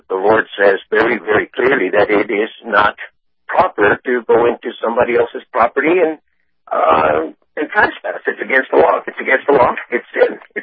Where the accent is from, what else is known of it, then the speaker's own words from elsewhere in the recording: Texas, United States; I was born and raised in South Texas, and obviously right next to a town called Reynosa, which is on the other side south of the border.